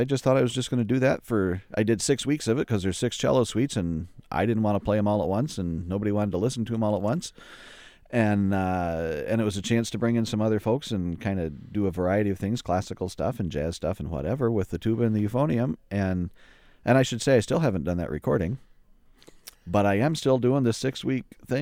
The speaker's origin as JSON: {"language": "English", "town": "Big Rapids", "region": "Michigan", "country": "United States", "tie": "born or raised there", "also_born_or_lived": "North Carolina", "said": "So 2006, I had moved back to Big Rapids. I grew up in Big Rapids."}